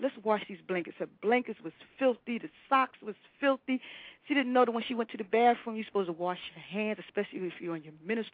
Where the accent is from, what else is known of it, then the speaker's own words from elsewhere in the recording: Trenton, New Jersey, United States; I grew up in Dolly Homes, which was the projects, until I was in, like, the fourth grade.